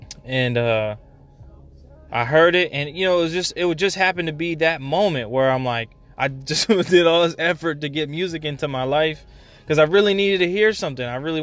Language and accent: English; Louisiana, United States; I took a road trip to New Orleans, which is my homage. That's my I'm from Louisiana.